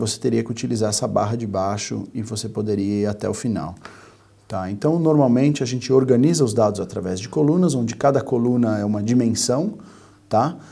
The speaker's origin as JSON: {"language": "Portuguese", "country": "Brazil", "said": "eu, no caso, sou brasileiro"}